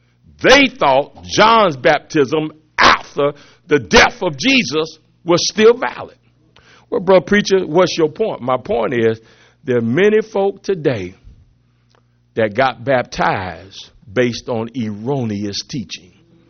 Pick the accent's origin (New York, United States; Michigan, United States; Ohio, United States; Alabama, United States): Ohio, United States; I'm from Ohio. And I worked in Springfield, Ohio.